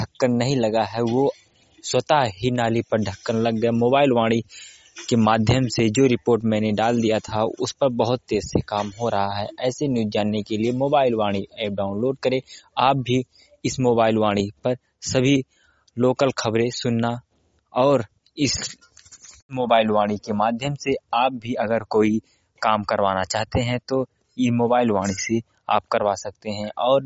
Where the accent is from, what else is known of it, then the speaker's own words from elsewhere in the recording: Uttar Pradesh, India; मैं स्वयं कन्नौजी अम्बेडकर नगर का रहने वाला हूँ।